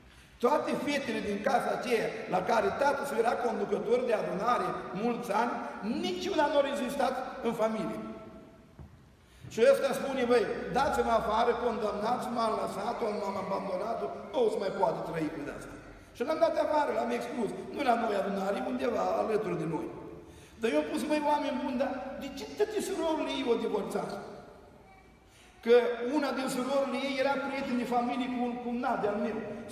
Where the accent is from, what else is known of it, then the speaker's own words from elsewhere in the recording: Bosanci, Suceava County, Romania; La noi în sat Bosanci pe un deal mare, așa așezat.